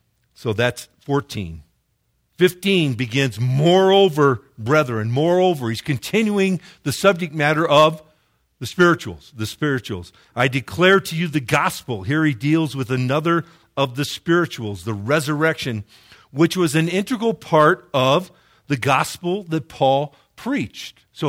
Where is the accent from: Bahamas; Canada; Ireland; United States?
Ireland; Trust me. I'm an Irishman.